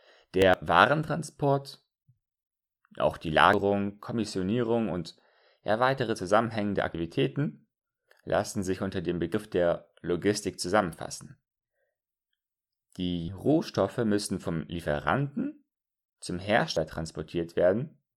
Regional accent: Northern Germany, Germany; now in Hamburg, Germany; Als Norddeutscher bin ich nur einige Kilometer von einem Überseehafen aufgewachsen, also einem großen Hafen. Und jetzt lebe ich beruflich bedingt in der großen Hafenstadt Hamburg.

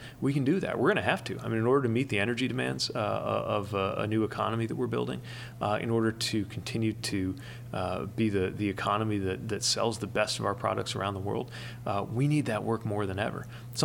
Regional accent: Midwest, United States; as a Midwesterner, as a veteran

